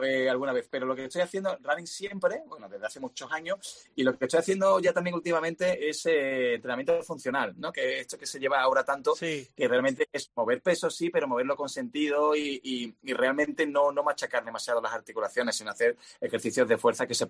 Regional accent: Seville, Andalusia, Spain; Sevilla, que es mi tierra

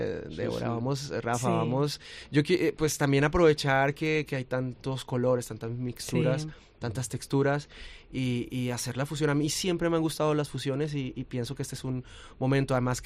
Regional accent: Mexico; now in Madrid, Spain; como productor musical para otros artistas en mi país, en México

